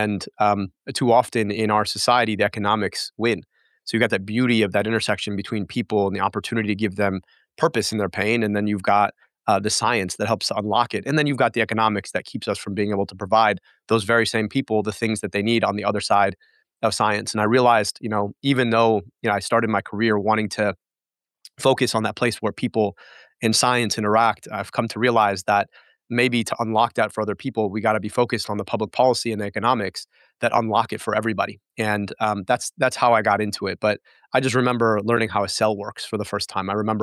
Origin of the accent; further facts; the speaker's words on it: Michigan, United States; I could go 15 minutes from where I grew up in Oakland County, just outside the city of Detroit.